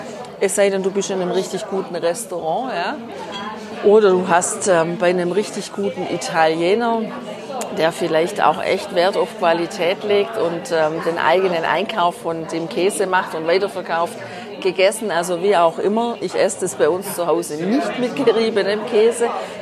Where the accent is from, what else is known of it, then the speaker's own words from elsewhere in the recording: Germany; das ist ja nicht anders wie bei uns daheim in Deutschland